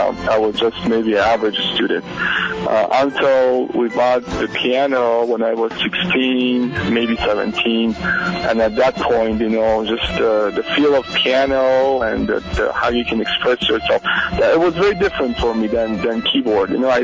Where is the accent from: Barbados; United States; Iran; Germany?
Iran; a very high-end music studio in Tehran, you know, capital of my home country, Iran